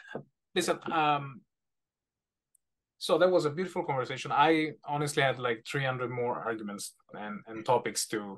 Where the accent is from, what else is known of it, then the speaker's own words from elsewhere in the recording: Placanica, Calabria, Italy; now in Dublin, Ireland; So I say bye from Dublin for Placanica, which is my hometown.